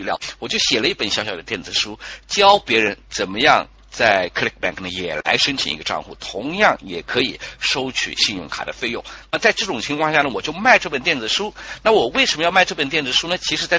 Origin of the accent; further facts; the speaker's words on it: Jiangsu, China; born there; moved away as an adult; 我其实呢是在1990年的时候到澳大利亚去留学的。我原来就是出生在江苏这边哈